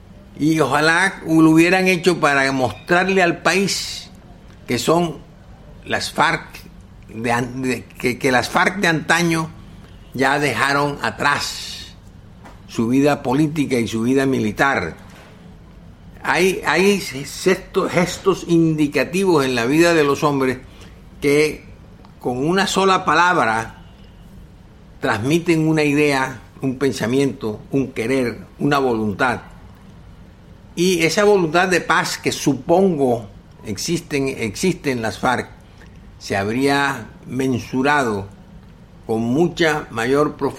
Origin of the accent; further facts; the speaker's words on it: Colombia; Pero yo aspiro y espero como colombiano